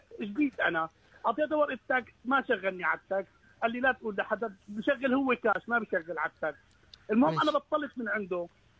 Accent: Syria; انا جاي من سوريا وجاي ما بعرف شيء يعني.

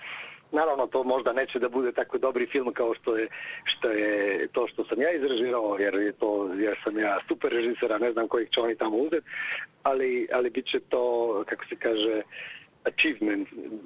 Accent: Slovenia; Croatian is a second language; Ja sam naravno iz Slovenije, ali nekad je to sve bilo jedan kraj, mislim jedna država

